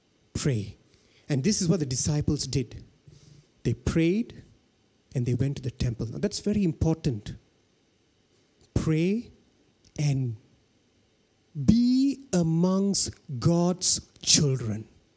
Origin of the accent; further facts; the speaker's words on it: Kluang, Johor, Malaysia; And I'm from Kluang.